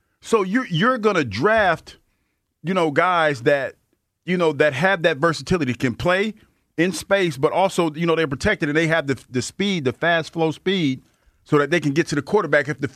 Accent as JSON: {"language": "English", "town": "Mansfield", "region": "Ohio", "country": "United States", "tie": "born or raised there", "said": "I had a friend of mine, Clay Caudill, he's from Mansfield, my hometown"}